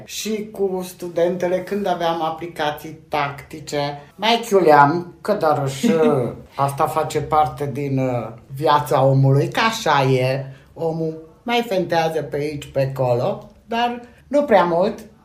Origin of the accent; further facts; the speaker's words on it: Reșița, Caraș-Severin, Romania; eram din Reșița și cunoșteam toate dealurile din împrejurim și poienițele